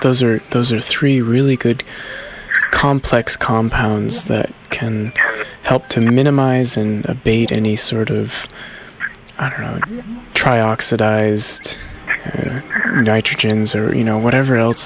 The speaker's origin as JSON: {"language": "English", "region": "Midwest", "country": "United States", "tie": "born or raised there", "said": "but I grew up in the Midwest, and at least there, the tomato definitely was a fruit."}